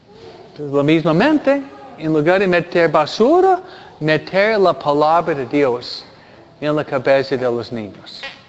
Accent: New York, United States; Yo soy de Nueva Yorkino, más práctico.

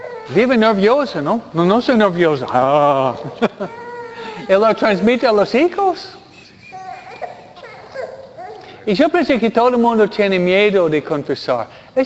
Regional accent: New York, United States; Yo soy de Nueva Yorkino, más práctico.

